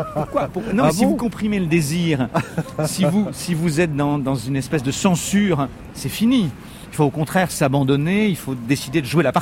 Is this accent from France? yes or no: yes; France; Mais comme nous sommes français, nous disons dîner.